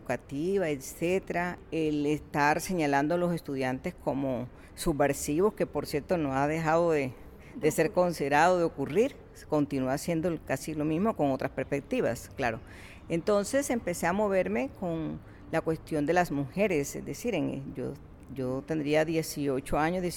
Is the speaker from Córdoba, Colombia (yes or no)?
yes; Montería, Córdoba, Colombia; el colegio donde yo estudiaba, un colegio de bachillerato en Córdoba, en Montería, porque yo soy de Córdoba.